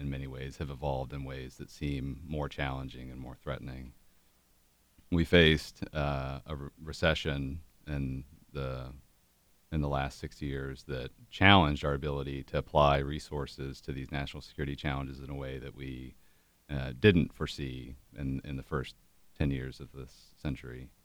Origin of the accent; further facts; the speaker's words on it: Springfield, Ohio, United States; I'm from Springfield, Ohio originally, obviously. Went to graduate school at Ohio State, and we very much wanted to find a way to come back home